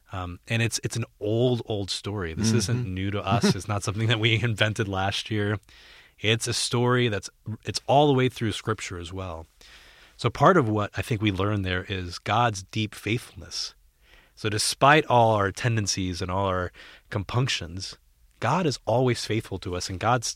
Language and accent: English; Puerto Rico; I'm from Puerto Rico